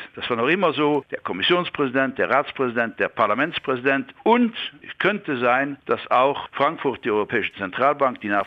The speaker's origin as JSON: {"language": "German", "country": "Luxembourg", "said": "das darf ich vielleicht als Luxemburger sagen"}